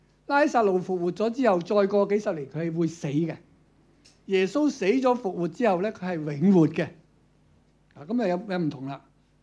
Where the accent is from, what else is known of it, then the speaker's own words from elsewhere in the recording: China; 我們中國人呢講一句古老的說話叫做患難見真情